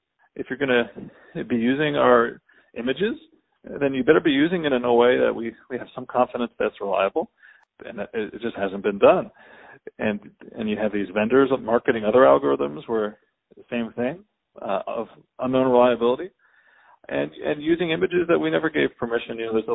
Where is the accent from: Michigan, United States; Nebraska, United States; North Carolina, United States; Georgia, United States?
North Carolina, United States; my home state of North Carolina participates in the federal data bank